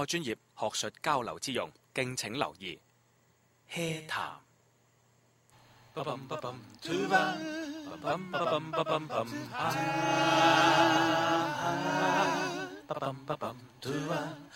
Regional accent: Guangzhou, Guangdong, China; 咁啊喺呢度感觉就系佢唔似我哋广州人

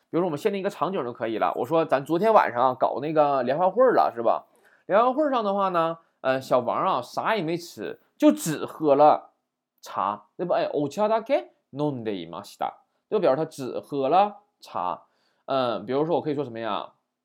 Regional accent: China; 你看我们中国人，比如中国人怎么说呀？

